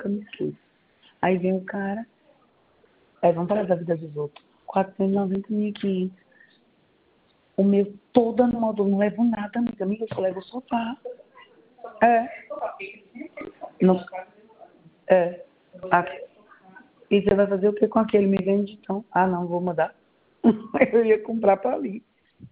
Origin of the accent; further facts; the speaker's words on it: Itabuna, Bahia, Brazil; Sou da Bahia.